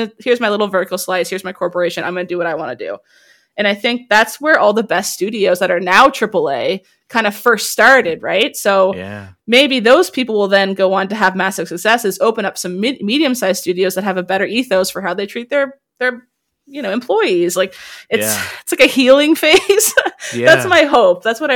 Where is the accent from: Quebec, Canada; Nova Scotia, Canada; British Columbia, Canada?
Nova Scotia, Canada; Halifax; because I'm from Halifax, Nova Scotia.